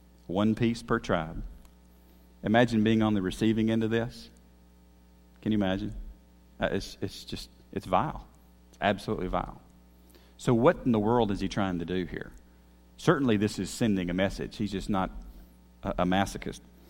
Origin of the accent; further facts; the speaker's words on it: Shelbyville, Tennessee, United States; I told you I grew up in Shelbyville, Tennessee, and the pastor of the church that I grew up in, he's still preaching there.